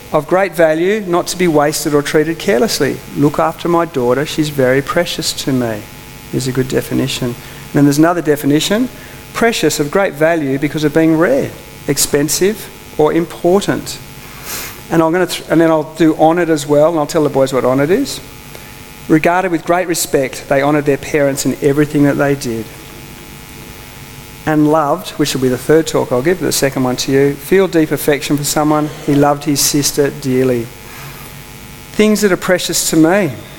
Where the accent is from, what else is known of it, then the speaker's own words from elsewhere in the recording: Wauchope, New South Wales, Australia; And I'm from Wauchope and I'm going to ask them if anyone knows where Wauchope is.